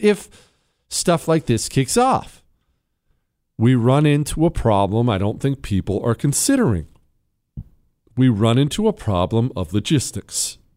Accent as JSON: {"language": "English", "region": "Montana", "country": "United States", "tie": "born or raised there", "said": "Montana's a solidly red state, right? I grew up in Montana. It's solidly red now."}